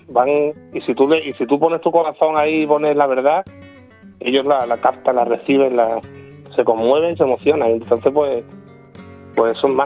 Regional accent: Jerez de la Frontera, Andalusia, Spain; tengo que grabarlo allí, en Jerez, en mi tierra.

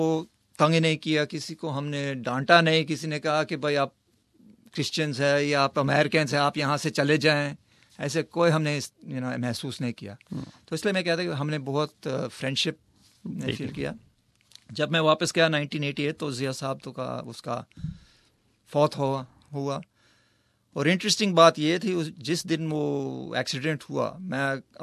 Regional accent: India; born there; Urdu is a second language; میں انڈیا میں پیدا ہوا, ویسے میرا پاسپورٹ امریکن آسٹریلین ہے, 2 پاسپورٹس ہیں میرے, لیکن میرا روحانی جو رہائش ہے my place that I feel most at home ہے پاکستان یا انڈیا.

